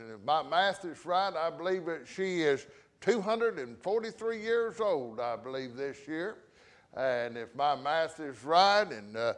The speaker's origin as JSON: {"language": "English", "region": "the South", "country": "United States", "tie": "born there", "said": "I've been born in America, and I was born in the South."}